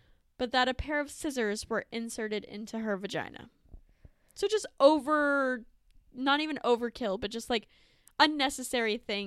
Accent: Michigan, United States; I'm the one from Michigan.

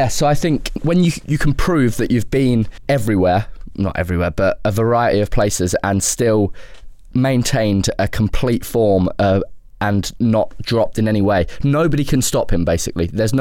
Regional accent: Scotland, United Kingdom; We're Scottish for starters.

